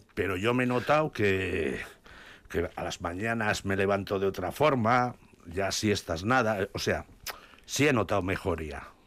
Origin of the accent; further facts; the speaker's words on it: Urbijana, Basque Country, Spain; Soy de un pueblo pequeño, se llama Urbijana, está en Ribera Alta.